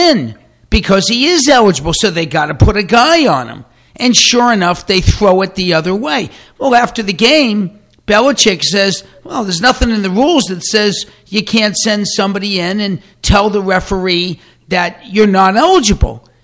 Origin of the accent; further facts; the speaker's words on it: Boston, Massachusetts, United States; Now, everybody here knows I'm from Boston. I'm a big Red Sox fan.